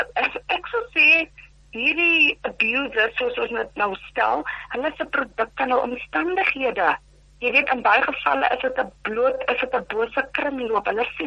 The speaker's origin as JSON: {"language": "Afrikaans", "town": "Worcester", "region": "Western Cape", "country": "South Africa", "tie": "born or raised there", "moved": "as an adult", "lives_now": "Pretoria, South Africa", "said": "Maar ek is gebore en getoe daar in Woester in die Boland."}